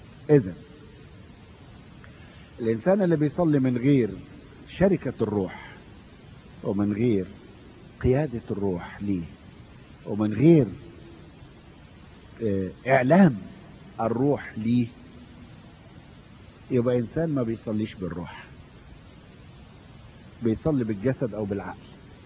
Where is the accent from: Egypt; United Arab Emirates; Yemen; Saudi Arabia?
Egypt; Upper Egypt; اي احنا عندنا في الصعيد وفي الفلاحين موجوده